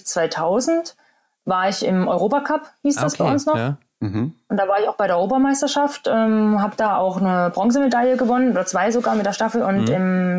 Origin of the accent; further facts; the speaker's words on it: Thuringia, Germany; Ja, ich komme ja aus Thüringen. Hätte ich ja vielleicht auch noch sagen können, ne? Also ist ja auch eigentlich eher so eine Wintersportgegend